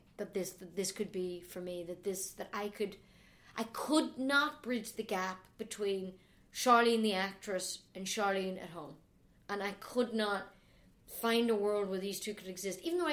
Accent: Ireland; As an Irish person, trying to promote yourself.

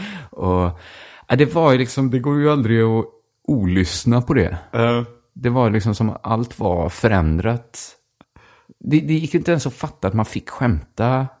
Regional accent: Brämhult, Västra Götaland County, Sweden; då smög vi liksom runt i skogarna runt Brämhult där jag kommer ifrån

